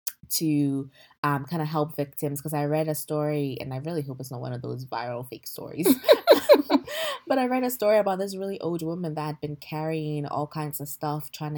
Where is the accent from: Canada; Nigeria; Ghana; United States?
Ghana; now in London, United Kingdom; I'm a Ghanaian currently living in London, working in financial services consulting.